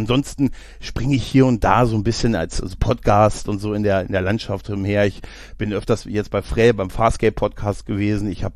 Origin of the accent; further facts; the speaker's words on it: Northeim, Lower Saxony, Germany; Wo komme ich her? Aus dem südlichen Niedersachsen.